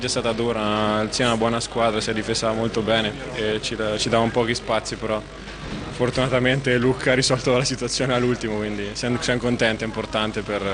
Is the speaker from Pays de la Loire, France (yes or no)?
no; Bastia, Corsica, France; Italian is a second language; Sono francese, sì.